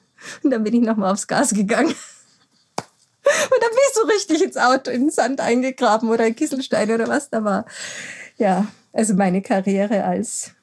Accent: Bavaria, Germany; first language Bavarian; ich bin ja in Bayern groß geworden. Also meine erste Sprache war Bayerisch. Bayerisch war eigentlich meine Muttersprache. Das hat sich jetzt ein bisschen über die Jahre rausgewaschen, so durch die verschiedenen Lebensstationen.

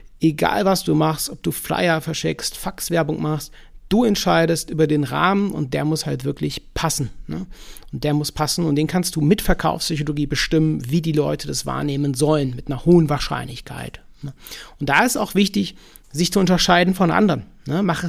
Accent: North Rhine-Westphalia, Germany; Da bin ich ja aufgewachsen in der Nähe Köln und wohne ich auch, also nicht im Schloss, aber daneben.

